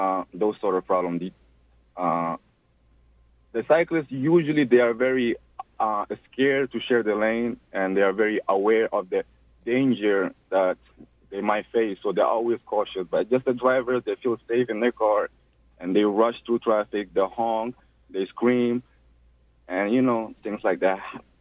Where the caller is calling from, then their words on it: New York, United States; I'm calling from New York.